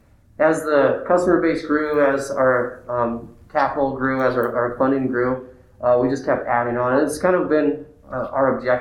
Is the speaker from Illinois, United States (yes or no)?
no; Butte, Montana, United States; Yeah, so I grew up in Butte.